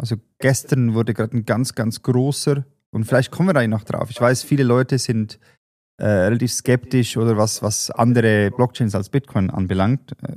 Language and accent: German; Switzerland; Und als Schweizer hier aufgewachsen und sehr stark verbunden auch mit der Schweizer Kultur